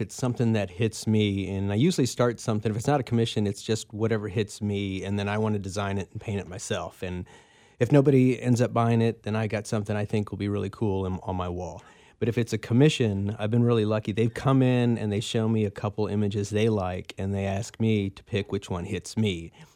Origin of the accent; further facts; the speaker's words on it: Kansas City, Kansas, United States; I was raised in KCK in the Argentine district, and it's blue collar.